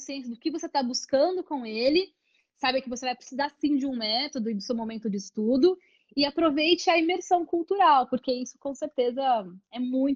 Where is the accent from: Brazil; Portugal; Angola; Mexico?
Brazil; Osasco, São Paulo; Eu vim de Osasco, né, São Paulo